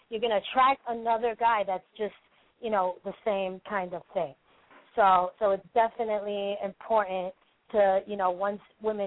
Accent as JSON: {"language": "English", "town": "Brooklyn", "region": "New York", "country": "United States", "tie": "born or raised there", "said": "and I grew up in Brooklyn as a little girl, and, like, you know, we walked, I remember, like, walking downtown Brooklyn and all"}